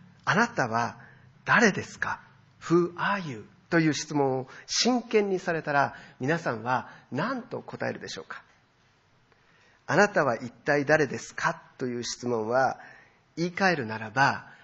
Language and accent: Japanese; Tokyo, Japan; 日本人です。男性です。40歳です。東京育ちです。